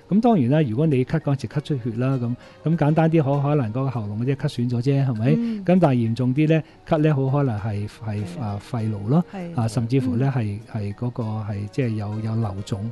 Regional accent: Hong Kong

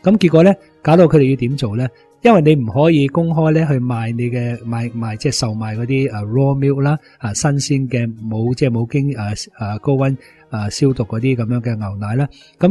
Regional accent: Hong Kong; 咁当然啦，我哋香港人饮豆浆啦

